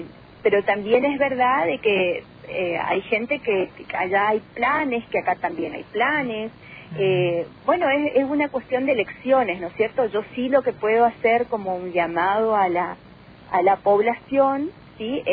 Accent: Argentina; porque nosotros vivimos en esta sociedad, somos argentinos

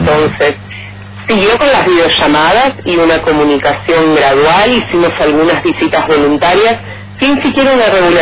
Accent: Lanús, Buenos Aires Province, Argentina; now in Oberá, Argentina; yo nací en Lanús Oeste, soy oriunda de Buenos Aires, pero bueno, hace 2 años y medio conocí Misiones, me enamoré de Oberá y me radiqué acá

